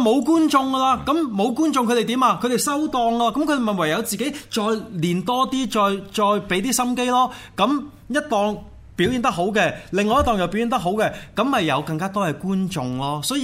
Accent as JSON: {"language": "Cantonese", "country": "Hong Kong", "said": "所以有阵时候我们香港人自己都可能要反省一下的讲真的。"}